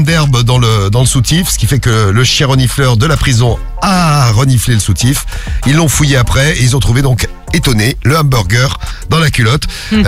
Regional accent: France; Parce que je suis français, moi.

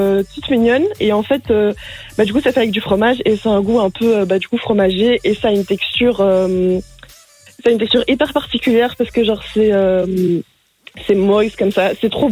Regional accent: Brazil; French is a second language; Ouais, je suis brésilienne.

